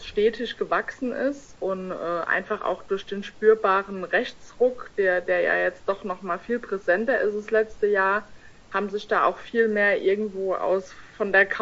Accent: Kusel, Rhineland-Palatinate, Germany; bin jetzt gerade in Landstuhl. Das ist so circa 15 Kilometer entfernt von Kusel. Ich bin auch selbst in Kusel zum Teil aufgewachsen, vor allem als Punkerin damals.

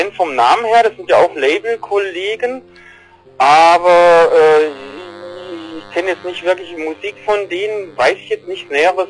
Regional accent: Triberg, Baden-Württemberg, Germany; Aus dem Schwarzwald, ja, also wie gesagt, das ist eigentlich verteilt. Ich wohne eben hier in Triberg im Schwarzwald, das ist so ein kleines Nest, so mit Wasserfällen und so.

